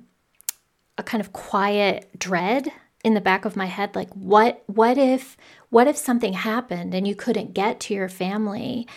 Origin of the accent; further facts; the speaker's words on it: United States; Yeah, I mean, I'm American, so obviously that trip is longer for me.